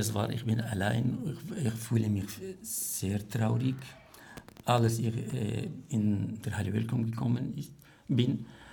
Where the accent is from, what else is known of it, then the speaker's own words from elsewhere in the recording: Iraq; German is a second language; now in Germany; Ja, natürlich, ich vermisse natürlich meine Heimat, aber ich sehe hier meine neue Heimat.